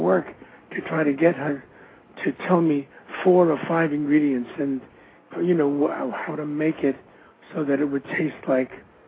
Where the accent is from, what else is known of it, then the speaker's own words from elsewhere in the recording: Brooklyn, New York, United States; And I grew up in Brooklyn, and there were different rules.